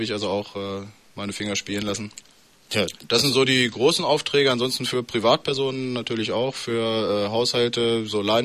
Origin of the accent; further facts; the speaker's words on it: Göttingen, Lower Saxony, Germany; Ich komme aus Göttingen.